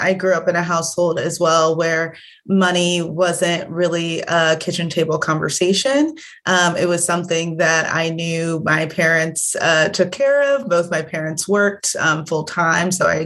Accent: Los Angeles, California, United States; also born or lived in Nigeria; now in Washington, United States; But I actually grew up in Los Angeles, California. So I was born in Nigeria. And when I was about two, me and my family moved, the oldest of four kids.

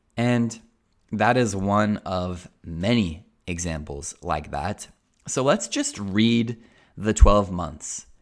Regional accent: Colorado, United States; now in Spain; I'm from Colorado, which is a cold place in general.

